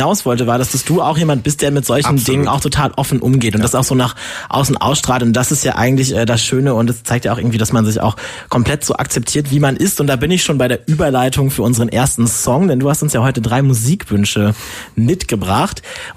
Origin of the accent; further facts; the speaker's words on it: Lower Saxony, Germany; Ich komme aus dem Osnabrücker Land. Das schließt sich ja direkt an.